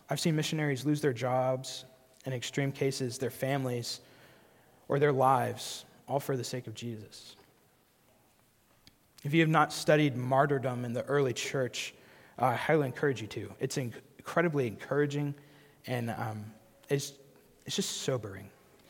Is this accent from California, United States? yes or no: no; Huntsville, Alabama, United States; growing up in Huntsville, Alabama, it was weird if you didn't go to church.